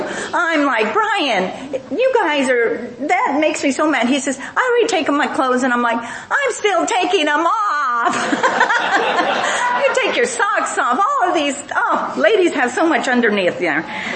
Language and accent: English; Texas, United States; I'm American. We're from the United States. We're missionaries here. And they're saying, where are you from? Texas.